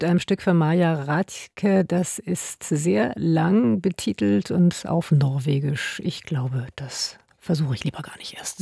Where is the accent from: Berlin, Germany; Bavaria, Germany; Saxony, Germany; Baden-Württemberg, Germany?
Berlin, Germany; Ich komme auch aus Berlin.